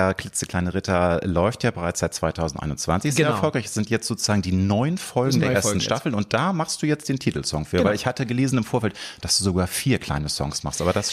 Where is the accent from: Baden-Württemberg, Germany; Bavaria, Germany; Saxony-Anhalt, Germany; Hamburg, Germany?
Hamburg, Germany; In der, ja, sag ich mal, Peripherie von Hamburg, meiner Heimatstadt.